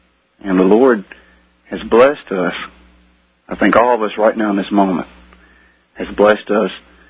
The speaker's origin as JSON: {"language": "English", "region": "Mississippi", "country": "United States", "said": "I'm from Mississippi. Yes, country folks can survive by God's grace."}